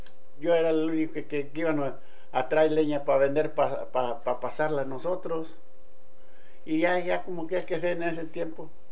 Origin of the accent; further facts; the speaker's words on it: Cedral, San Luis Potosí, Mexico; born there; Yo nací en Cedral, municipio de San Luis Potosí, en México.